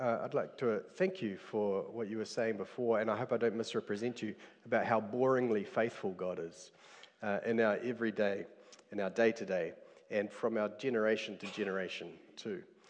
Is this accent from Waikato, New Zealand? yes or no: yes; Cambridge, Waikato, New Zealand; That's all just to say I'm from Cambridge, and my wife and children have come here today, and we come from Rally Street, so greetings to you all from Rally Street.